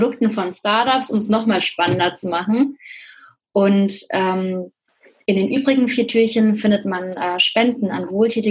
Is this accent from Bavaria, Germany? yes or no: no; Cologne, North Rhine-Westphalia, Germany